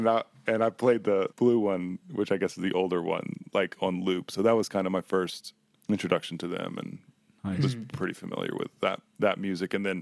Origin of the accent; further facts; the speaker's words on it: Virginia Beach, Virginia, United States; also born or lived in Philippines / Japan; now in Richmond, United States; I grew up in Virginia Beach. Well, I grew up in a lot of places. Virginia Beach, the Philippines, Japan, and then ended up